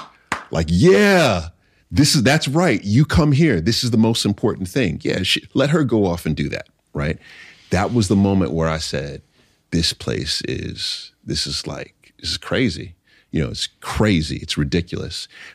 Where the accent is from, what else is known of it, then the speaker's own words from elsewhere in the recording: Jamaica, New York, United States; So I was born in Jamaica, Queens.